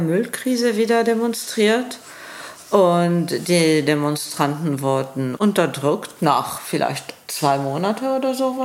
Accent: Lebanon; Ich meine, ich bin Libanesin

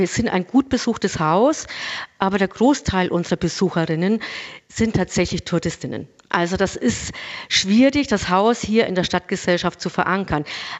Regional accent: Bavaria, Germany; Zunächst bin ich keine echte Kölnerin, man hört es vielleicht auch, ich komme ursprünglich aus Franken

